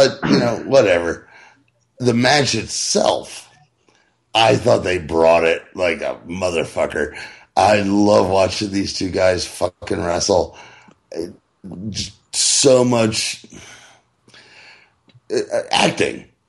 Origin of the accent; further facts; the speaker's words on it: New Jersey, United States; also born or lived in Kentucky; I'm a New Jersey guy, but I was born in Kentucky